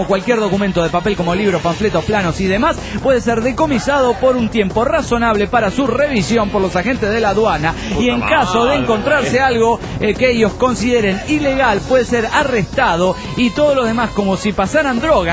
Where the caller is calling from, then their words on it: General Belgrano, Buenos Aires Province, Argentina; desde General Belgrano